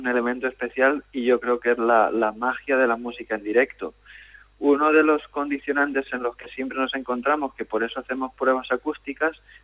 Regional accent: Aspe, Valencian Community, Spain; está cerca de mi pueblo, de Aspe.

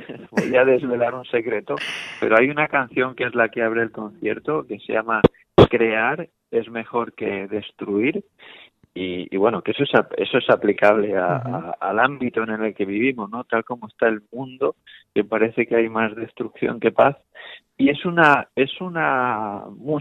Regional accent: Aspe, Valencian Community, Spain; siendo yo también aspense y valenciano

